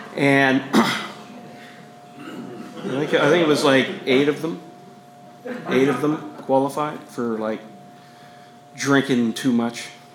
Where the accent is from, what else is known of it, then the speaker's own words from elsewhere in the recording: Canada; Yes, I grew up in Canada.